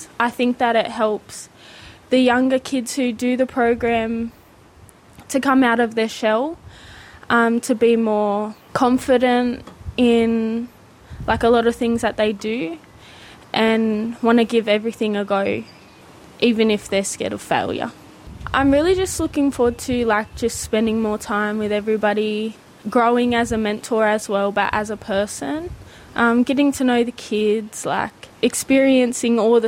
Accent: Batemans Bay, New South Wales, Australia; I'm from Batemans Bay, New South Wales.

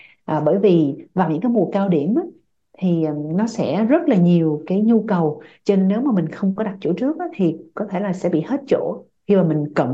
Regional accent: Australia; Thì đối với mình là người Úc, mình có cái driving license của mình

